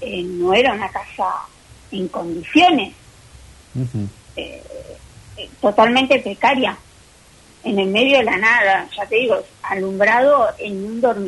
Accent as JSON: {"language": "Spanish", "town": "Puerto Pirámides", "region": "Chubut", "country": "Argentina", "said": "yo soy de Pirámides, de mi familia es de ahí"}